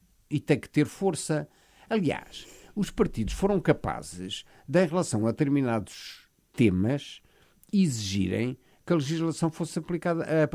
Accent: Portugal; Como portugueses não podemos aceitar.

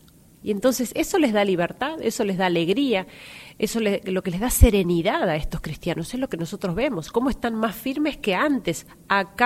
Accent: Argentina; soy argentina

